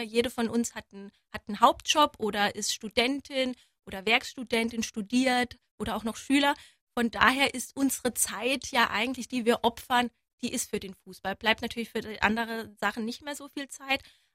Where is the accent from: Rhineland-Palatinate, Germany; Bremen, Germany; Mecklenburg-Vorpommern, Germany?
Rhineland-Palatinate, Germany; Zweibrücken; ich bin ja ein Pfälzermädchen, keine Saarländerin. Ich bin Pfälzerin, komme aus Zweibrücken